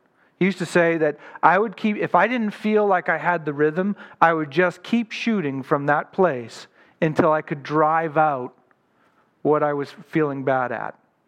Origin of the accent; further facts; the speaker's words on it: Boston, Massachusetts, United States; I grew up in the Boston area during the 80s